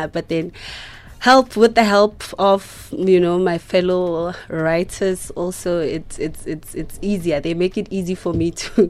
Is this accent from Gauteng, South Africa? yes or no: yes; Soshanguve, Gauteng, South Africa; I'm very bad with Nguni, my Nguni language, you know. I'm from Soshanguve.